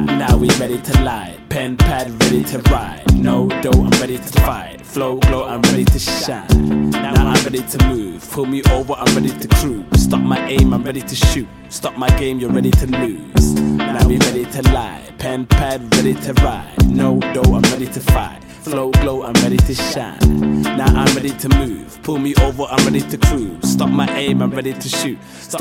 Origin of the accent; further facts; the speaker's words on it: Wolverhampton, West Midlands, United Kingdom; I'm a kid from Wolverhampton.